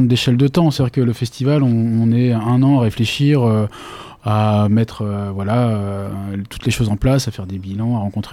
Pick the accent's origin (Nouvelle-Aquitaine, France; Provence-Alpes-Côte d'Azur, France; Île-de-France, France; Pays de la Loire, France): Pays de la Loire, France; Pré-en-Pail; moi je suis issu de la campagne du Nord-Mayenne, Pré-Empaille